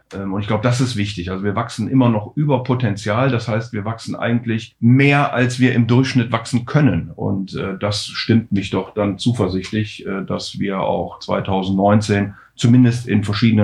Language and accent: German; Rhineland, Germany; Also ich bin ja Rheinländer und von daher natürlich per se schon mal sozusagen mit Geburt Optimist.